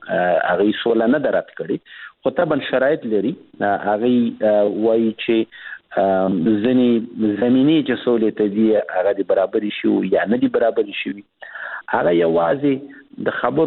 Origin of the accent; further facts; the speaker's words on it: Afghanistan; داسې نه دی چې هغه افغانان دي موږ هم افغانان یو. ډېر زیات مشترک هیلی لرو د افغانستان د پاره